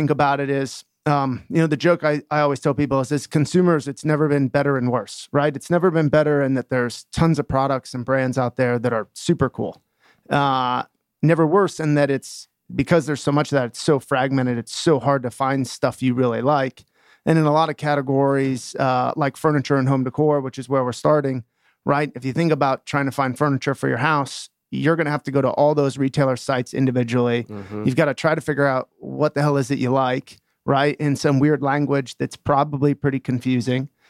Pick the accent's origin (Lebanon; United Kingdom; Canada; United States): United States; Pennsylvania; I'm from Western PA originally, so back towards home a little bit.